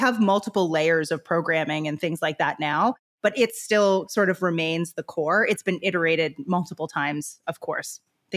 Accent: Canada; now in Bahamas; I'm actually from Canada. So Americans think I sound like I'm from Minnesota. Canadians don't really know where to place me

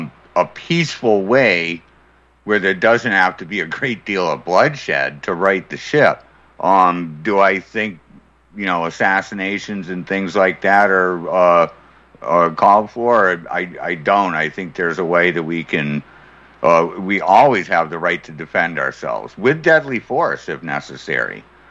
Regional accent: Massachusetts, United States; I am from the Commonwealth of Massachusetts, where the Agenda 21 bomb went off

